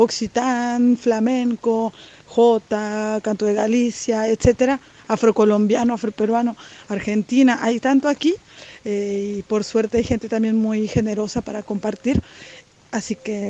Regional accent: Guadalajara, Jalisco, Mexico; vengo de Guadalajara, de México

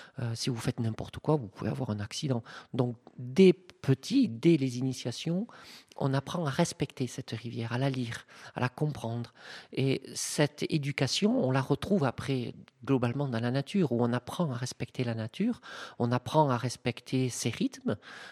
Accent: Gerde, Occitanie, France; also born or lived in Tarbes; je suis native de Tarbes, mais enfin, j'ai passé une semaine à Tarbes. Non, j'ai vécu toute ma vie, enfin toute mon enfance jusqu'à les études supérieures, dans un petit village qui s'appelle Gerde, à côté de Bagnères-du-Bigorre, au pied du pic du Midi et en pleine Occitanie.

